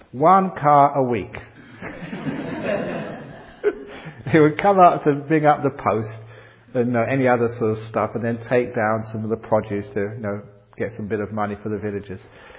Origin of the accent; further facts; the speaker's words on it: England, United Kingdom; born there; I was born in England.